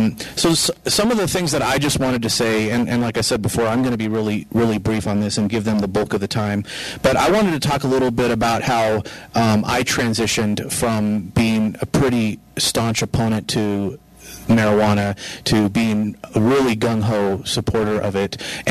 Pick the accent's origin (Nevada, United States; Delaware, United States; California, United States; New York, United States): Nevada, United States; Las Vegas; I'm from Las Vegas, and so is Andrew.